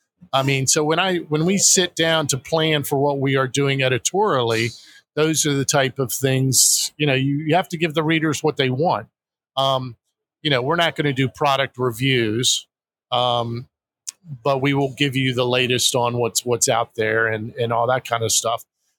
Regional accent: Columbus, Ohio, United States; I'm actually from Columbus, Ohio.

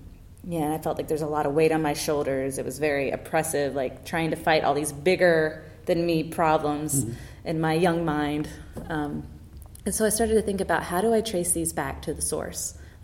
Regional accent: Raleigh, North Carolina, United States; also born or lived in West Palm Beach; My family is originally from Southern Florida, West mm-hmm. Palm Beach, and we moved here to Raleigh when I was a little kid.

